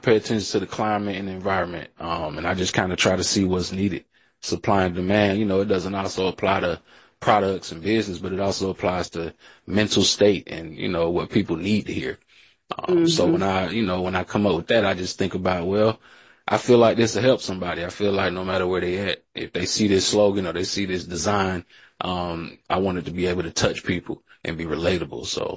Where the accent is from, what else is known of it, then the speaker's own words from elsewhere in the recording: Atlanta, Georgia, United States; I'm from Atlanta, so that's how we was moving.